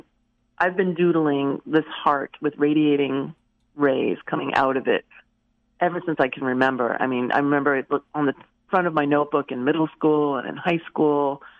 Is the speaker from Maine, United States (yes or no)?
yes; Maine, United States; There's an amazing graphic designer in Ellsworth, Maine. I'm from Maine.